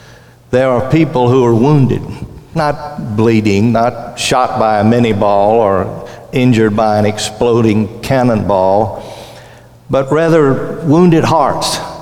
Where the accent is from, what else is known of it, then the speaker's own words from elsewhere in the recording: Louisiana, United States; I'm from Louisiana, where we have the real Tiger, Mike the Tiger